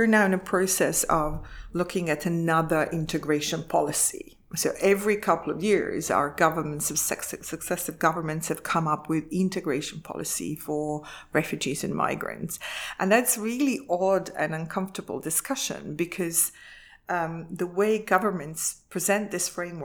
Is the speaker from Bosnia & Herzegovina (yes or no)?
yes; Bosnia & Herzegovina; English is a second language; moved away as an adult; now in United Kingdom; I'm 25 years in Bosnia and 25 years in Britain. So from now on, I'm more British than Bosnian.